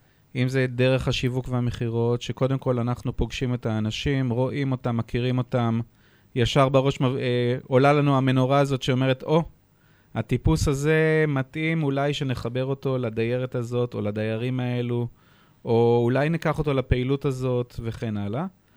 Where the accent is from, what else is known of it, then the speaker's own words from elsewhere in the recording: Hadera, Haifa District, Israel; אנחנו שכנים גיאוגרפית, הם ממשמרות, אנחנו מחדרה.